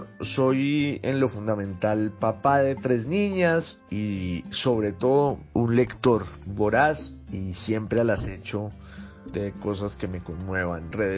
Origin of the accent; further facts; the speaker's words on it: Popayán, Cauca, Colombia; also born or lived in England; de Popayán, que es mi ciudad natal, de Italia, que es donde están parte de mis orígenes, porque mi mamá es italiana, de Inglaterra, que fue un sitio en el que viví